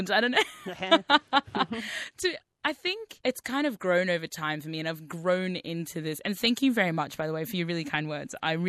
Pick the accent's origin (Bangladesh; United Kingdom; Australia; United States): Australia; my perspective of being a young Muslim growing up in Australia post 9/11